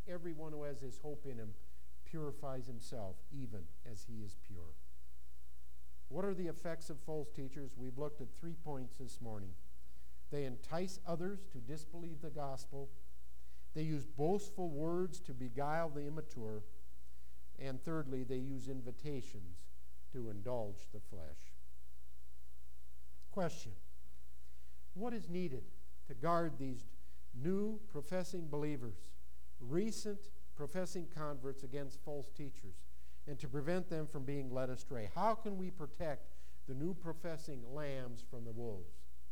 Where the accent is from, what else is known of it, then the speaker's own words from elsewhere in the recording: Wilmer, United States; I'll never forget a church I attended growing up in Wilmer.